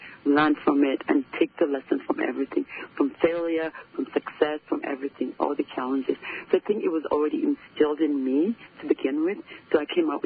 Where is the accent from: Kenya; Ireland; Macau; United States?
Kenya; And I was born in Kenya, and in Kenya, in my country, I think one of the biggest things that we grow up with is the family support.